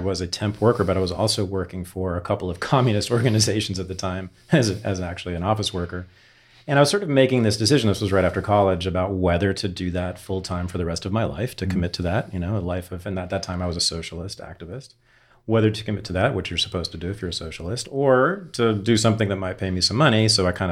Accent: California, United States; in my hometown, Bay Area

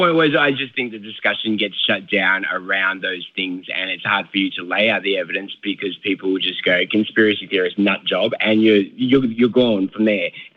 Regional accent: Australia; Just for context, since I'm an Australian calling in, when you do your Bigfoot stuff, Australia, it's a bunyip.

